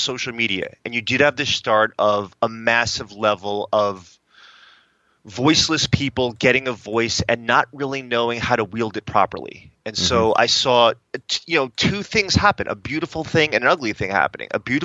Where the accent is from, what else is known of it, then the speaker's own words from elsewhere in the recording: Uniondale, New York, United States; I grew up in Uniondale, New York, which is pretty much like a 90% or higher predominantly black community.